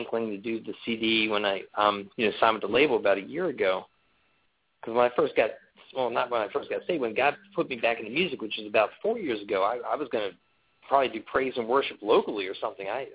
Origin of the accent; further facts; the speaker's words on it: Maryland, United States; Oh, I grew up in Maryland, in the D.C. Area of Maryland.